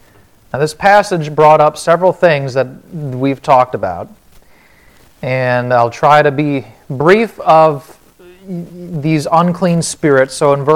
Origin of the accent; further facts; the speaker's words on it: Wisconsin, United States; accent: Wisconsin; I'd heard my Wisconsin accent come out in there.